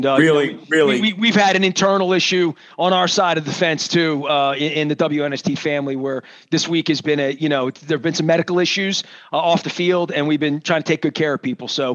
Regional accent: Dundalk, Maryland, United States; It tastes more like what I grew up in Dundalk with, which is more like the special meat.

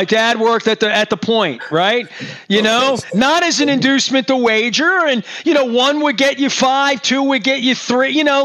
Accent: Dundalk, Maryland, United States; I grew up in Dundalk. I'm from Baltimore, East Side.

